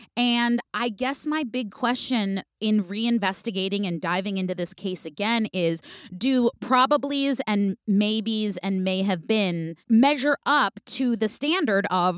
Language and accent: English; California, United States; I was in San Francisco. I'm from the Bay Area.